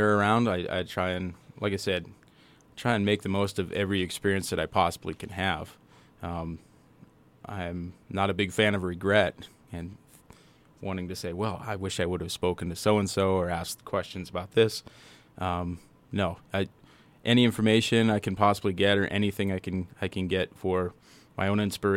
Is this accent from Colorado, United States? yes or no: yes; Colorado, United States; now in Billings, United States; And then my wife is from Billings up here, and I'm from Colorado. We went to school in Colorado.